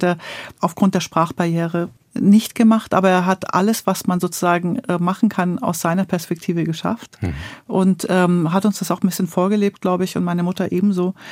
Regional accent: Münchingen, Baden-Württemberg, Germany; also born or lived in Stuttgart; Also ich bin gar nicht wirklich in Stuttgart aufgewachsen, sondern erst in Münchingen. Das ist bei Korntal. Ich bin in Korntal aufs Gymnasium gegangen. Das ist ein richtiges kleines Dorf. Und dann in Stammheim.

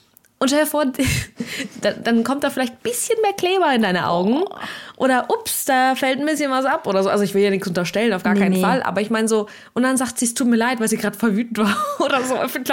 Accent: Russia; now in Germany; ich war so in Deutschland und so, und ich bin aber, komme aus Russland ursprünglich

